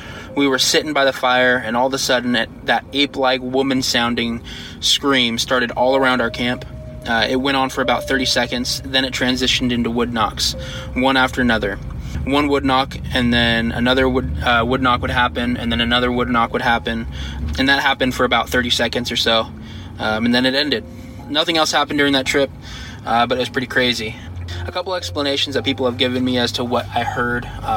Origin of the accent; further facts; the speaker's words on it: Washington, United States; Hey Derek … from Washington State.